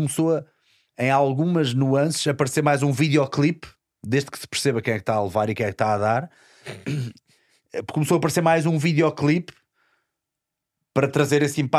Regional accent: Portugal; Enquanto nós, nos somos portugueses

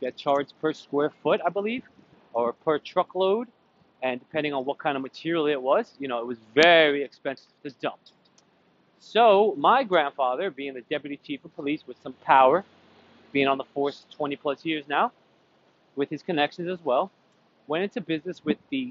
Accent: New Jersey, United States; Not small town, the city I grew up in North Jersey.

